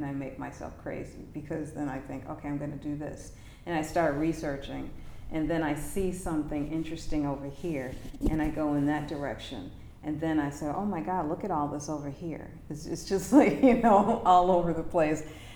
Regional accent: Detroit, Michigan, United States; those are my influences growing up in Detroit. You know, Detroit had a very serious jazz scene, but we also, you know, it's a very mixed culturally mixed city.

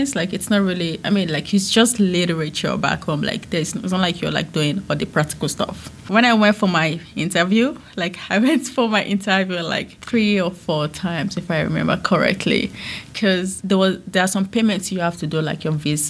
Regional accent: Nigeria; moved away; when I moved there from Nigeria, I studied computer information system.

